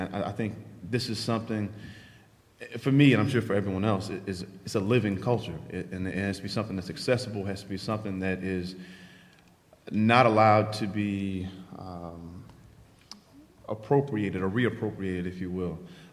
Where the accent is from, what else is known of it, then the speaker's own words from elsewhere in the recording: St. Louis, Missouri, United States; started breakdancing to … in St. Louis, Missouri. And so that's a different thing, too, is that I'm coming from the Midwest